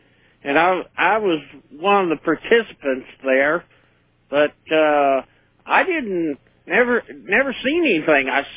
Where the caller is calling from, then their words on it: New Franklin, Missouri, United States; I'm calling from New Franklin, Missouri.